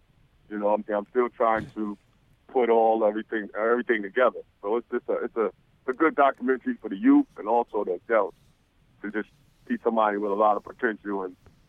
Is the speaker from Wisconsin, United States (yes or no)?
no; New York, United States; You know, if I'm from New York, my mother wanted me to be a Knicks